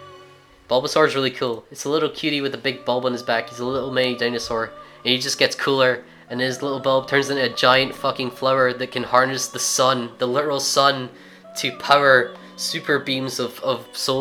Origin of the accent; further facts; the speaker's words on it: Scotland, United Kingdom; I'm from Scotland, which is technically not Britain.